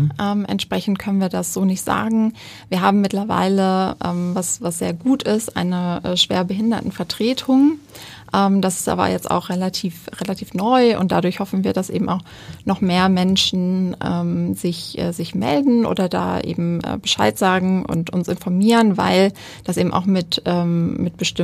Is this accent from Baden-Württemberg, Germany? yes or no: no; Wuppertal, North Rhine-Westphalia, Germany; Ich komme aus Wuppertal